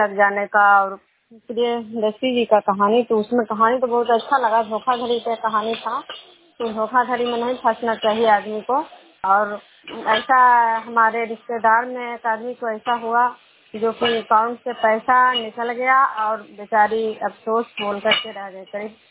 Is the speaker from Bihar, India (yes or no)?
yes; Nalanda, Bihar, India; मैं विष्णु प्रोग्राम खजरा पंचायत नालंदा जिला नगर नमसा प्रखंड की निवासी हूँ।